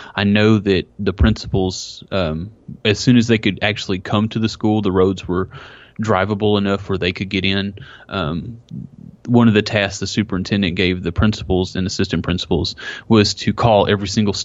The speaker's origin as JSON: {"language": "English", "region": "Texas", "country": "United States", "said": "I mean, we're from Texas, obviously."}